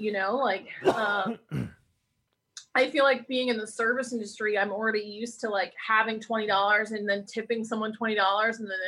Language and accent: English; Spokane, Washington, United States; Like I grew up in Spokane.